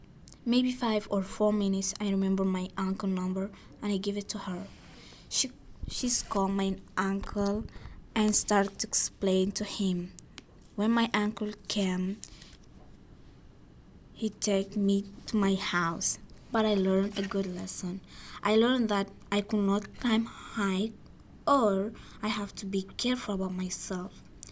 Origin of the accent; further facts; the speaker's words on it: Egypt; English is a second language; I'm from Egypt. I am 15 years old. I love to climb so much. I was 12 years old. I was living in Egypt.